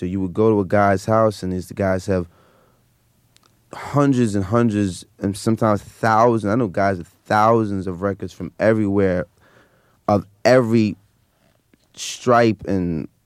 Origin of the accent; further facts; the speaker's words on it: Brooklyn, New York, United States; Well, I was born in Downstate Hospital in Flatbush, and I was raised in Bedford-Stuyvesant and in Roosevelt Projects. And then when I was around 9 or 10, moved back to Flatbush. And I'm a Brooklyn resident to this day.